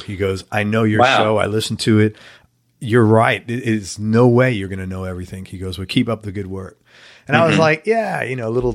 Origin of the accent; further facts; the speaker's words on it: New York, United States; They didn't even allow you to listen to country music growing up in New York.